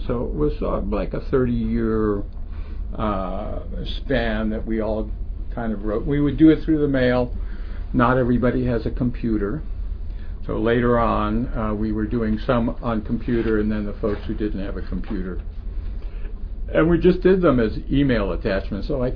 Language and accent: English; Midwest, United States; first language French; English is a second language; Being a Midwesterner, I was not aware of all that.